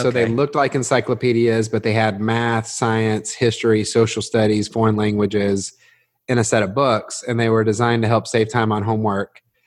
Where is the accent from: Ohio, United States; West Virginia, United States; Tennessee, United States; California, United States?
Tennessee, United States; Nashville; also born or lived in Texas; Moved it to Nashville, Tennessee. So I lived in Nashville in my elementary school years.